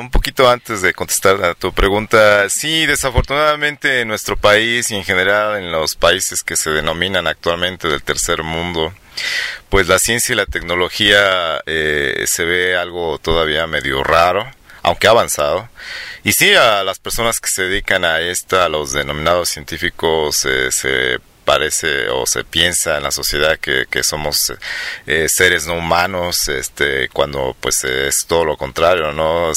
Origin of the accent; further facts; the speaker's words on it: Mexico; una comedia de la vida que tenemos todos los mexicanos diariamente, ¿no?